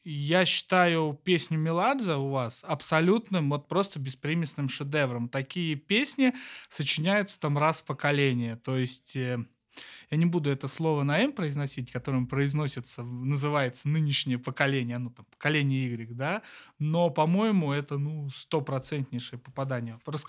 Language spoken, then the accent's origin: Russian; Kursk, Kursk Oblast, Russia; я родом из Курска, где Малевич 10 лет творил